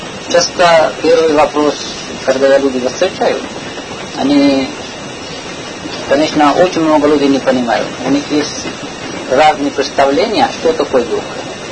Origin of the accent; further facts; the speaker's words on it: Delhi, India; Russian is a second language; Я из Дели, из Индии.